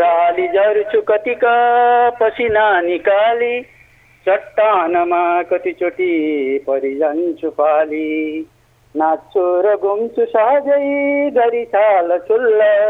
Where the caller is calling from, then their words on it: Lumbini Province, Nepal; म पनि बर्दियाबाट